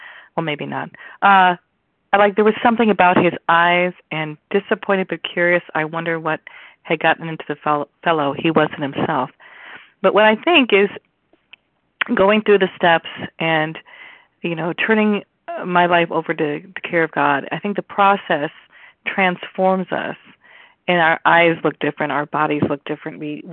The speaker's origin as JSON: {"language": "English", "region": "Illinois", "country": "United States", "said": "I'm from Illinois and a compulsive overeater."}